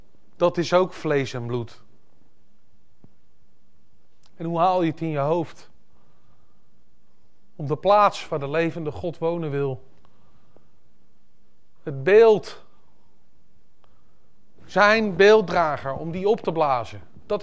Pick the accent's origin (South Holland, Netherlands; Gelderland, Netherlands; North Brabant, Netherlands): South Holland, Netherlands; The Hague; born there; ik ben in Den Haag geboren zoals u weet en misschien kunt horen